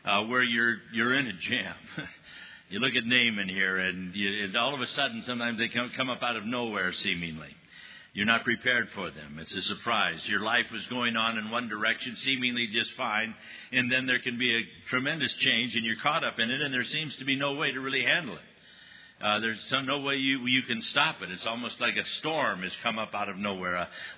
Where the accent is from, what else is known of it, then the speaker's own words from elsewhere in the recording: Scotland, United Kingdom; I'm a Scotsman, I just take it.